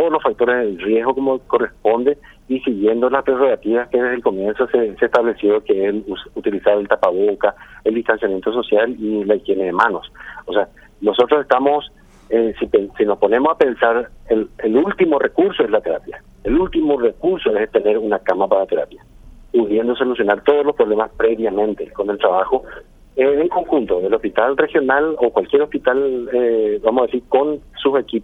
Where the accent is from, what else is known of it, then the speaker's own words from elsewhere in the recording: San Lorenzo, Central, Paraguay; also born or lived in Asunción; Yo soy de Asunción, nacido en Asunción, detrás del Colegio Nacional de la Capital, y malcriado en San Lorenzo, casi 26 años estuve trabajando ahí